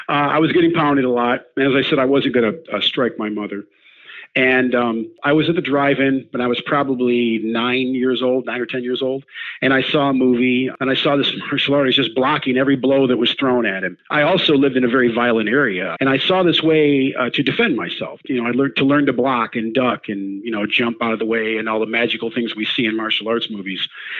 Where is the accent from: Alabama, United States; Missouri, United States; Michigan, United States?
Michigan, United States; Flint; born there; I was born in Flint, Michigan in 1963.